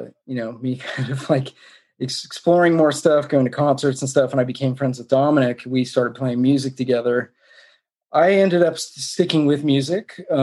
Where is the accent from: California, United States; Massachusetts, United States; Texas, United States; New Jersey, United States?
California, United States; Fountain Valley; Well, I grew up mainly in Orange County, California, in a town called Fountain Valley, which is kind of right next to Huntington Beach.